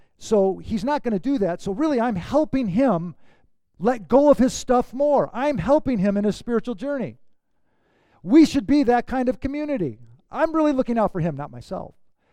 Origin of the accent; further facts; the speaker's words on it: Detroit, Michigan, United States; I grew up in Detroit and she grew up in Seattle.